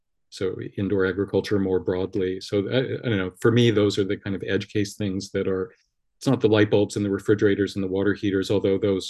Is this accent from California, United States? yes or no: yes; Los Angeles, California, United States; So born and raised in Los Angeles, Hollywood Hills.